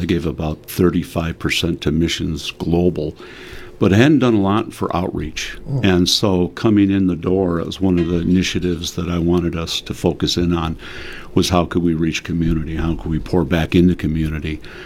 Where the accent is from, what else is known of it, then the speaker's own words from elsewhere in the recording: Illinois, United States; also born or lived in Marshfield, Wisconsin; But I was born in Marshfield, okay. So that's kind of my claim here, and okay. Then moved down to Illinois just over the border when I was young